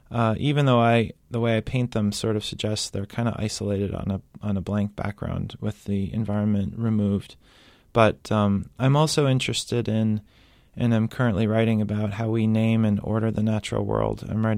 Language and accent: English; United States; some of them were fish that I had nostalgia for growing up near Long Island Sound